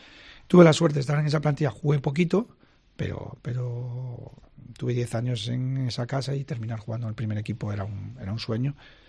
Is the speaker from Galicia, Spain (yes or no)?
yes; Galicia, Spain; soy gallego